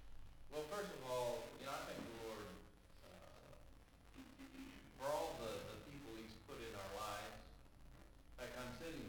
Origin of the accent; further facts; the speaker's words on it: Amazonas, Brazil; I was born in Manaus. And I think that Mom and Dad took us up river when I was a week old. And I spent the first 16 years of my life up on the river, up by Colombia and Venezuela